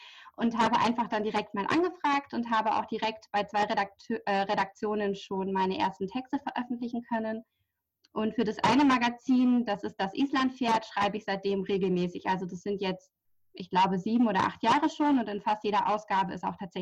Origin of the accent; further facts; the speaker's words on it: Germany; ich komme aus der Nähe von Hamburg